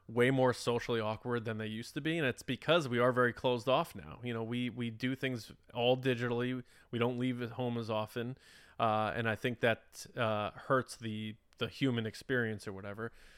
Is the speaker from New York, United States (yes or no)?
yes; West Babylon, New York, United States; There was this record store by my house where I grew up originally on Long Island.